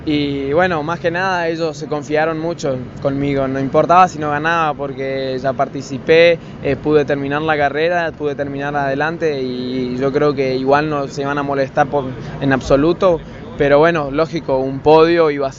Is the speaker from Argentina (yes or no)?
yes; Puerto Iguazú, Misiones, Argentina; Nací en Iguazú, fui al colegio en la parroquial, ahora estoy en secundaria, en cuarto año en la Sagrada Familia.